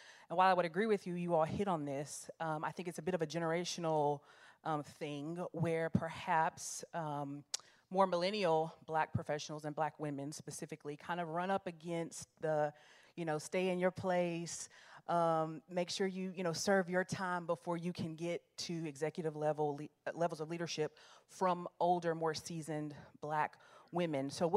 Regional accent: Nashville, Tennessee, United States; Good afternoon. … from Nashville, Tennessee, CEO of Career Thrivers.

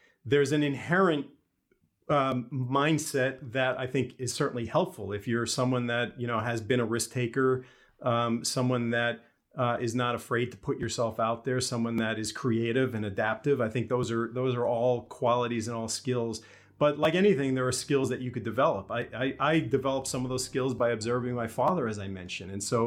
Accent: New York, United States; now in Los Angeles, United States; Well, as a New Yorker that talks with my hands, I live in Los Angeles now.

